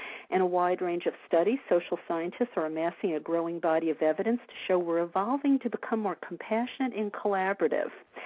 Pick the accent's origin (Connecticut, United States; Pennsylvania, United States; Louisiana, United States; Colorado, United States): Louisiana, United States; New Orleans; because I come from New Orleans, is Mardi Gras.